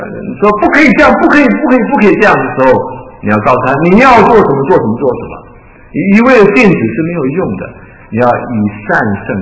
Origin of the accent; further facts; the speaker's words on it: Taiwan; moved away as an adult; now in United States; 我们当初是从台湾到美国，后半生在美国